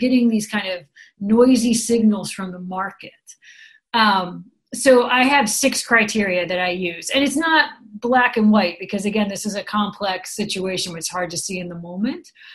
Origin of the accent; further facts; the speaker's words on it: San Francisco, California, United States; So originally I'm from San Francisco. This is not a Dutch accent.